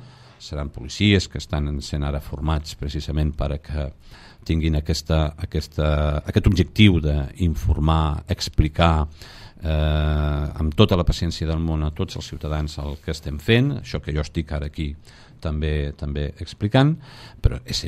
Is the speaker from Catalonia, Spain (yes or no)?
yes; Cambrils, Catalonia, Spain; jo sóc de Cambrils, sempre dic que sóc de Cambrils, no? He treballat en altres policies locals, però sempre el meu cor com a lloc on m'he criat i on encara tinc la mare i família és Cambrils